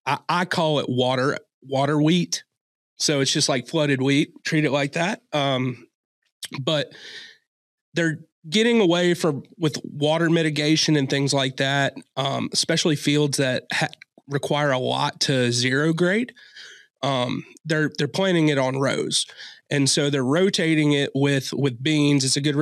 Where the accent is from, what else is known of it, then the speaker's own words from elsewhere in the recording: Tennessee, United States; So I'm from Southwest Tennessee. So I'm from right on the Shelby County, which is Memphis and Fayette County line. Not a lot of row crops, more hay and livestock.